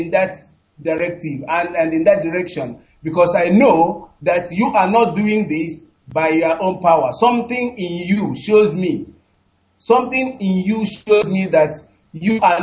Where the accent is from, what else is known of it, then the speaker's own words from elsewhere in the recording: Njaba, Imo, Nigeria; now in Malaysia; from Njaba, Imo State, Biafra land.